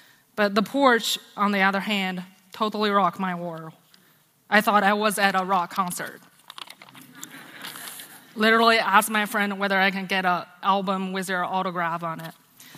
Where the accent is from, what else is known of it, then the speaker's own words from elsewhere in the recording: China; I grew up an atheist in China. My parents were teachers who valued academics highly.